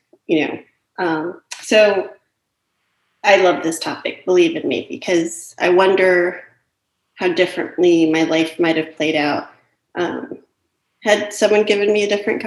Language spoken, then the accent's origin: English; Miami, Florida, United States; I grew up dancing ballet in Miami.